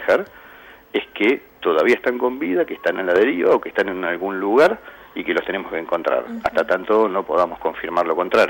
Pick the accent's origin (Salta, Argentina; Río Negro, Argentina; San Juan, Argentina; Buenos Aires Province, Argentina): Buenos Aires Province, Argentina; Ensenada; aparte nos conocemos, somos todos de Ensenada.